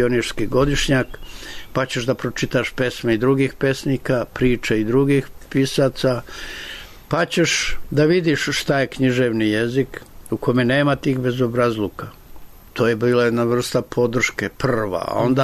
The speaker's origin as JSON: {"language": "Serbian", "town": "Murtenica", "region": "Šumadija and Western Serbia", "country": "Serbia", "said": "E, ja sam došao iz Murtenice."}